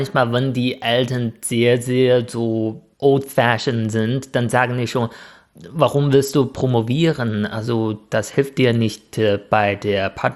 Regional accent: northern China, China; ich komme auch aus Nordchina. In Südchina könnte das auch anders sein, weil die reicher sind und offener sind.

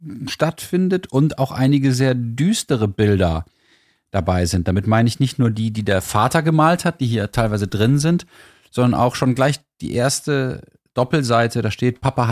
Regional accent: Hamburg, Germany; für uns als Hamburger

